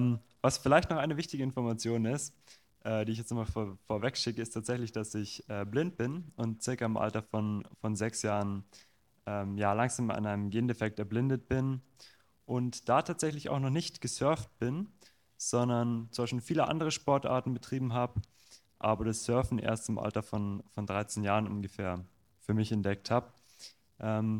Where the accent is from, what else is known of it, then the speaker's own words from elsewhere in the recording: Garmisch-Partenkirchen, Bavaria, Germany; Tatsächlich komme ich aus Garmisch-Partenkirchen. Das ist ganz im Süden von Deutschland. Eigentlich gar nicht weit weg von der Grenze zu Österreich.